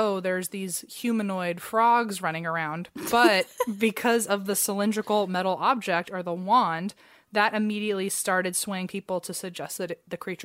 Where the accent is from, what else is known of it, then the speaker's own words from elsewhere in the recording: Cincinnati, Ohio, United States; Like, well, I'm from Cincinnati and he went to Miami.